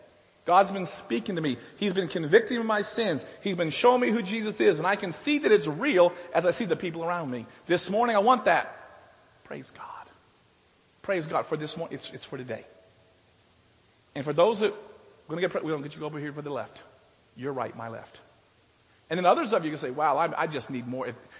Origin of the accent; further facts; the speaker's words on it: United States; Trust me, I'm from America. I know.